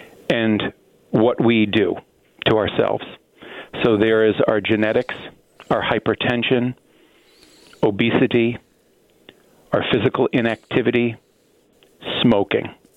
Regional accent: West Hartford, Connecticut, United States; Anyway, I'm from West Hartford. I was actually born here. I was born at St. Francis Hospital.

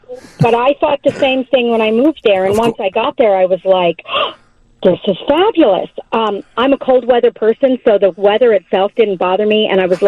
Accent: Reading, Pennsylvania, United States; I grew up in Reading, Pennsylvania.

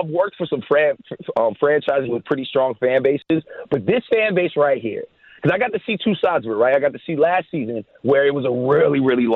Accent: California, United States; I grew up in the Bay, right? I grew up a Raiders fan.

